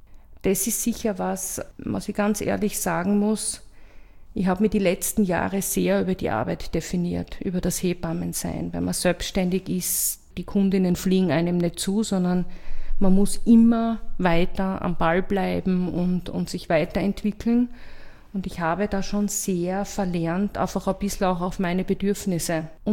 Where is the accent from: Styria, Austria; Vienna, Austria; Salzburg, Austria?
Styria, Austria; Graz; Also ich bin in Gösting aufgewachsen und wir sind dann nach Eckenberg gezogen.